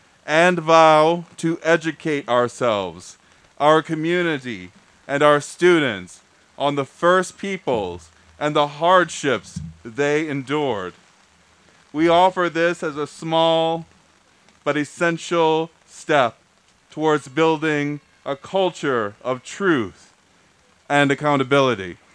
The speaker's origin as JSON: {"language": "English", "region": "Louisiana", "country": "United States", "said": "I'm from the Tunica Biloxi tribe of Louisiana."}